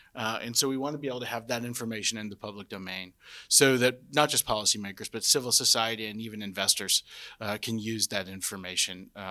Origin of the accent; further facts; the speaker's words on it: Texas, United States; needed to move back to my home state, Texas, where I live now.